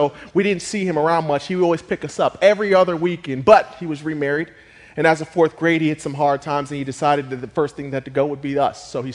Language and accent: English; Akron, Ohio, United States; born there; I was born in Akron, Ohio.